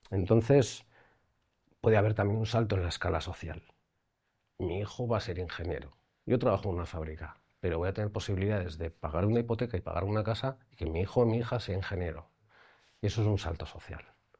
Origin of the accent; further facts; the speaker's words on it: Basque Country, Spain; Yo que soy de País Vasco, por ejemplo, País Vasco, Cataluña, mucha industrialización, mucha industria, el metal y demás.